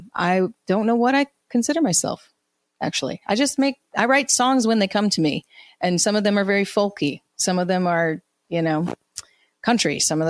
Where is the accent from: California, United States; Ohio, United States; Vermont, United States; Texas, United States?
Ohio, United States; also born or lived in Chicago; So I grew up in Northwest Ohio, but I grew up in Chicago.